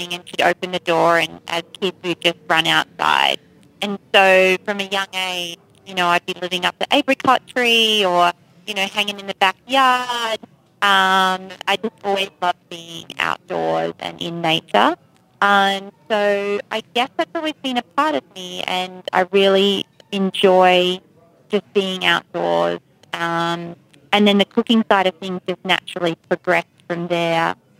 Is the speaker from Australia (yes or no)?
yes; Tasmania, Australia; Well, I grew up in Tasmania